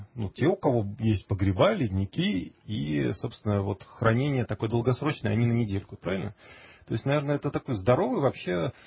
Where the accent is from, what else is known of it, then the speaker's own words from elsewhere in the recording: Kursk Oblast, Russia; also born or lived in Moscow; вот я родился в Москве, вырос в Курской области, тоже по всей России езжу.